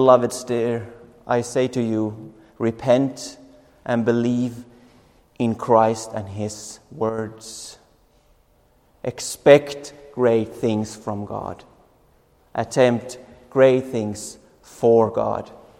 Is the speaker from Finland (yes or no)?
yes; Finland; English is a second language; And I also pray for this country, this specific country, Finland, my home country.